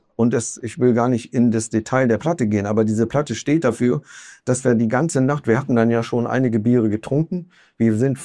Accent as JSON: {"language": "German", "town": "Hameln", "region": "Lower Saxony", "country": "Germany", "tie": "born or raised there", "said": "aus der Zeit aus Hameln, wo ich groß geworden bin."}